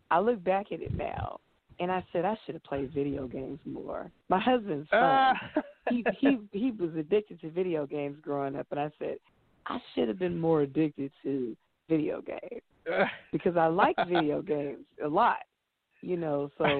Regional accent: Los Angeles, California, United States; Yes, I grew up in California, and my mom is from Yazoo City, Mississippi, and my dad's from Texas. So I have country roots, but I'm an LA girl all the way.

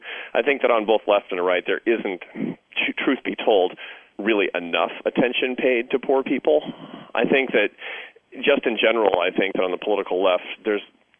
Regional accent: Seattle, Washington, United States; I grew up in Seattle, Washington, sort of a conventionally politically liberal family of artists and academics.

